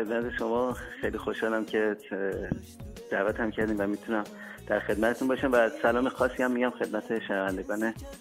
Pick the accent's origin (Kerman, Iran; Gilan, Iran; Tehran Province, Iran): Tehran Province, Iran; Tehran; also born or lived in Garmsar / Sari; پدرم اصالت شیرسکوییه، بعد مادرم بابالیه، بعد خودم هم توی تهران بزرگ شدم، 3 سالی هم توی گرمسار زندگی کردم. خیلی جالبه که بابل زندگی نکردم. بعد بهترین روزای زندگی هم تو ساری زندگی کردم،